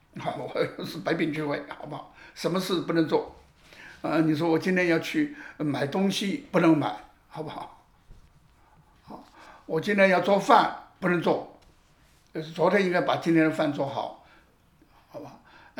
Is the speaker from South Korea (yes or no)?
no; China